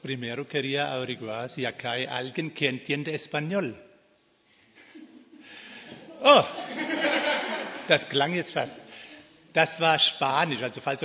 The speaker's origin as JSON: {"language": "German", "town": "Babenhausen", "country": "Germany", "tie": "born or raised there", "said": "Babenhausen ist meine Heimatstadt, also nicht allzu weit weg von hier."}